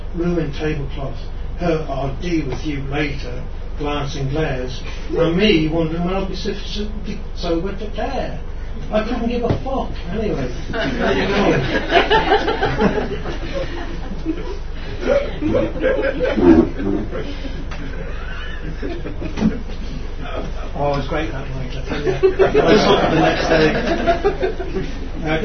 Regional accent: Tipperary, Ireland; I grew up in Tipperary

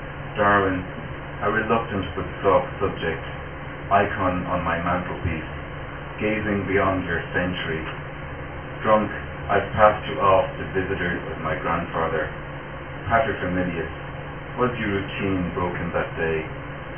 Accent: Drogheda, County Louth, Ireland; I come from Drogheda in County Louth

